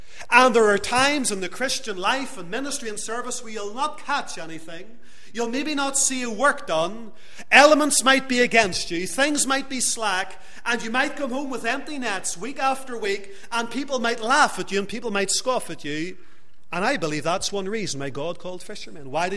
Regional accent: Lisburn, Northern Ireland, United Kingdom; as a young man, 19 or 20 years of age, I was standing in my hometown of Lisburn, giving out gospel tracts for late night shoppers on a Thursday evening.

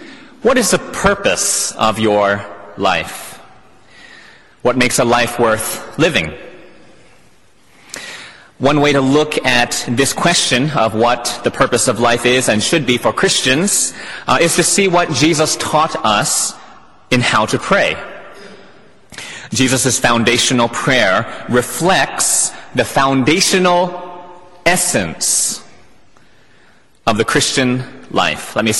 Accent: Philadelphia, Pennsylvania, United States; As a kid growing up in Philadelphia

